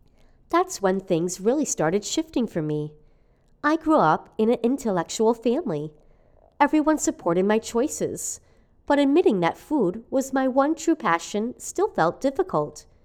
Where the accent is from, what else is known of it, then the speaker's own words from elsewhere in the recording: Beijing, China; I was born and raised in Beijing, a massive city with a long history of serving as China's capital through many dynasties.